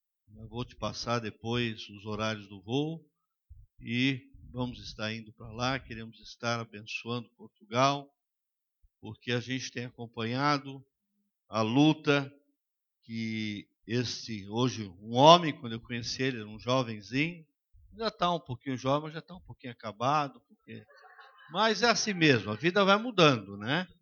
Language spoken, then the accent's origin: Portuguese; São Paulo, Brazil; Nós somos lá do Brasil, de São Paulo.